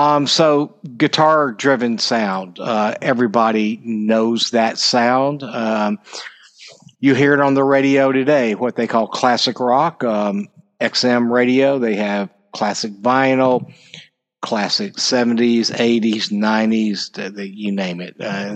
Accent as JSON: {"language": "English", "town": "Dallas", "region": "Texas", "country": "United States", "tie": "born or raised there", "also_born_or_lived": "Mississippi", "said": "So I was born in Dallas, Texas, raised here, and then raised in Mississippi as well. So I am a son of the South. I am a Southerner."}